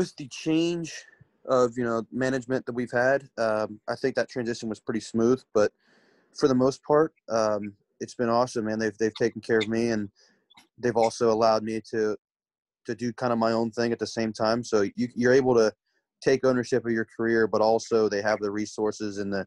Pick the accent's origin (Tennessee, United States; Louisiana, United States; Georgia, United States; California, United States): Louisiana, United States; now in Biloxi, United States; So I'm from Louisiana originally. I live in Biloxi, Mississippi now.